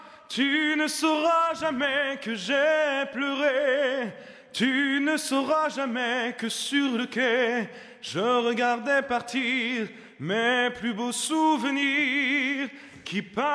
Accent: Rouen, Normandy, France; Non, mais Rouen, c'est parce que c'est ma région d'origine.

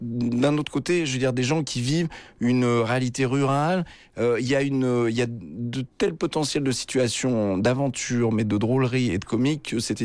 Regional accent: Paris, Île-de-France, France; moi, je suis parisien d'origine, mais ça fait des années, en fait, que je me partage entre Paris, donc que je connais parfaitement, vu les milieux dans lesquels j'évolue, et un tout petit village qui se trouve pas dans les Causses, mais tout de même dans une vraie campagne.

